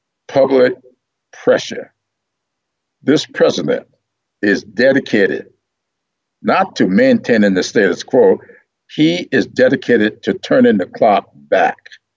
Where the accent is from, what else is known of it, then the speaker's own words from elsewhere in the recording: Sumter, South Carolina, United States; I was there in Sumter, my hometown, when J.T. McCain brought John Lewis to Sumter from Rock Hill